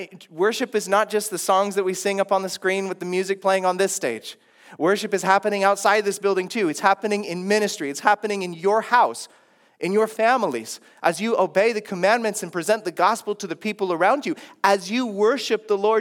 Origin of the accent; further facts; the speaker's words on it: United States; now in Sri Lanka; Now, I grew up in the West, right? In America. I've moved to the East in Sri Lanka.